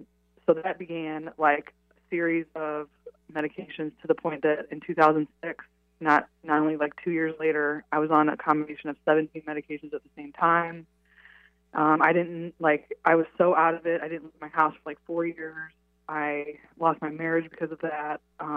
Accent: St. Louis, Missouri, United States; moved away as an adult; So I grew up in St. Louis, Missouri. I joined the Army when I was 18, and I took off, and I went to see the world.

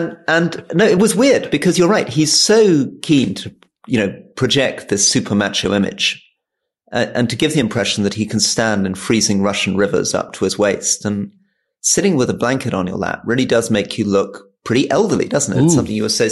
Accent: Hong Kong; born there; actually I was born in Hong Kong

